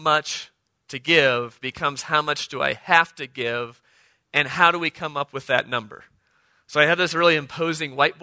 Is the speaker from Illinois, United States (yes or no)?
yes; Illinois, United States; I grew up in Illinois.